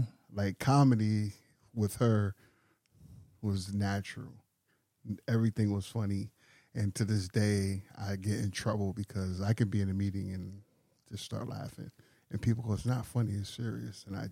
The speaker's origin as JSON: {"language": "English", "town": "New Haven", "region": "Connecticut", "country": "United States", "tie": "born or raised there", "said": "But I was born and raised right here, New Haven, Connecticut, Yale New Haven Hospital, the original one on Howard Avenue."}